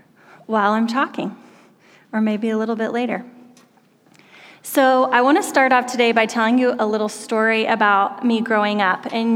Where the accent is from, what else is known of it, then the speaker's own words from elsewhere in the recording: Oklahoma, United States; one of the things that is just a part of growing up in Oklahoma is that you are living in the heart of Tornado Alley.